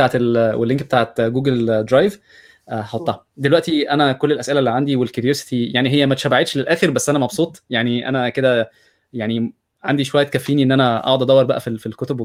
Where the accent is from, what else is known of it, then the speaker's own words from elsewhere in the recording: Egypt; واتمنى ان احنا كمصريين نتعلم اكتر عن التاريخ بتاعنا